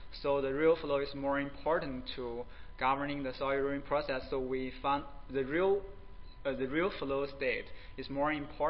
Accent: China; English is a second language; now in Oxford, United States; I come from China and now I'm actually working at the National Sedimentation Lab at the Oxford, Mississippi.

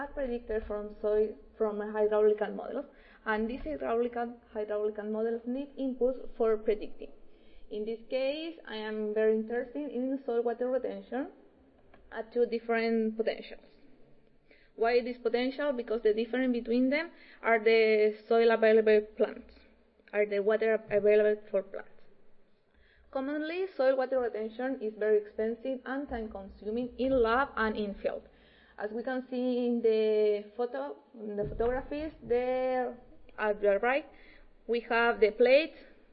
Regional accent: Chile; English is a second language; I am a PhD student. I am from Chile.

